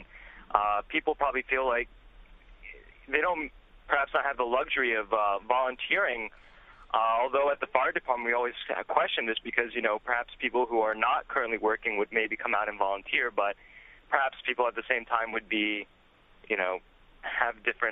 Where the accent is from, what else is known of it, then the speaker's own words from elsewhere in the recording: Morristown, New Jersey, United States; I'm a volunteer EMT, both with my hometown outside of Morristown, New Jersey